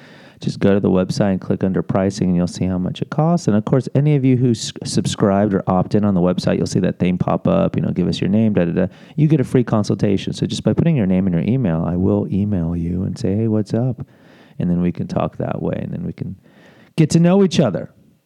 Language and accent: English; Houston, Texas, United States; If you don't know my backstory, I am from Houston, Texas. And I was a morbidly overweight child for my entire childhood and adolescence.